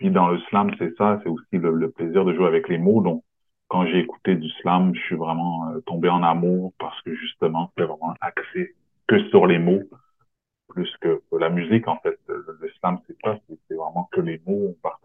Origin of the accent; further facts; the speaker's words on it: Montreal, Quebec, Canada; born there; Moi, je suis né à Montréal